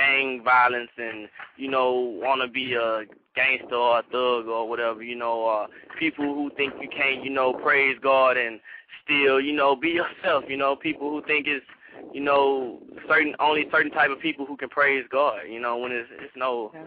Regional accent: Houston, Texas, United States; Well, honestly, I'm from Third Ward, Houston, Texas. And if anyone know about Houston, Texas, if anyone knows about Third Ward, then you know, that is the definition of the hood, you know, the projects.

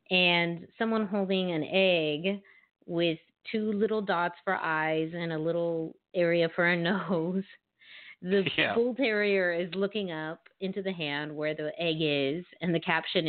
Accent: Puerto Rico; born there; Both of my parents are Puerto Rican, born in Puerto Rico myself. But I, you know, grew up speaking English

